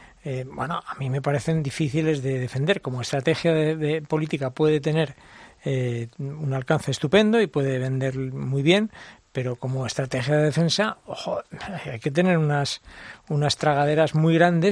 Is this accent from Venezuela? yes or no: no; Spain; qué está pasando en mi país, qué está pasando en España